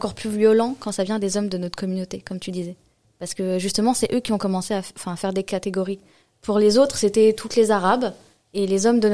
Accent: Morocco; Je suis marocaine, moi.

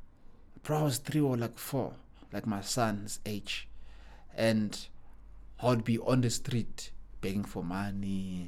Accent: Pretoria, Gauteng, South Africa; Then I grew up in Mamelodi, in Pretoria, in Mamelodi.

